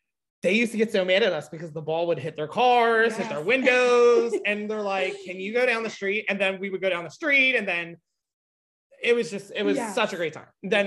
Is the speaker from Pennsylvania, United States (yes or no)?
yes; Philadelphia, Pennsylvania, United States; I really enjoyed growing up in Fairmount. I think it's still a great neighborhood.